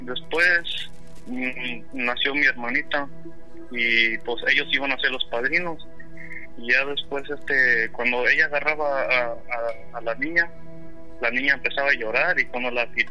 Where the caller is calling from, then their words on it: Dallas, Texas, United States; Soy de aquí, de Dallas, Texas.